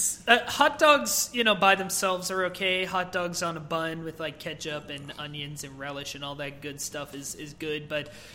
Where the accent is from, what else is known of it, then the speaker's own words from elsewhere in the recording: Kansas City, United States; because I grew up in Kansas City, and Kansas City is the best place in the world to get beef.